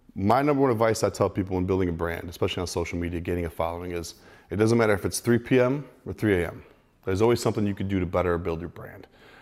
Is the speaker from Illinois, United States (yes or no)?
yes; Chicago, Illinois, United States; Hey, kid, where are you from? And I'm like, Jay Cutler, Mr. Olympia, like, oh my God, I'm from Chicago.